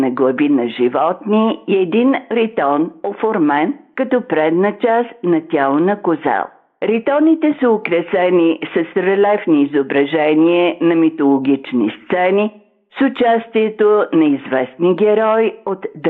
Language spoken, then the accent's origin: Bulgarian; Plovdiv, Plovdiv Province, Bulgaria; Нали съм пловдивчанка